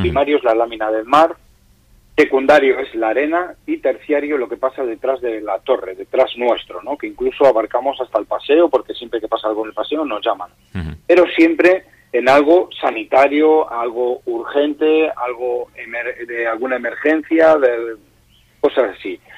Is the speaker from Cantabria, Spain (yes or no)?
yes; Laredo, Cantabria, Spain; y a nivel personal, que soy de Laredo, hubiera sido un palo terrible